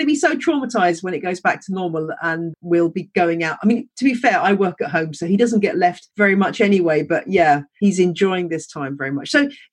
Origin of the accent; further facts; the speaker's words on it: England, United Kingdom; accent: English; There's lots of people who love my English accent, so it's fine.